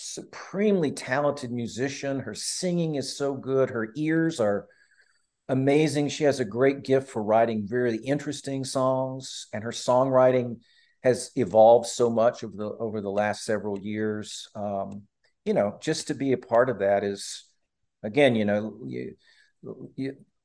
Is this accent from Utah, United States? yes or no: no; Birmingham, Alabama, United States; Even my hometown symphony, which is the Alabama Symphony in Birmingham, which is where I grew up.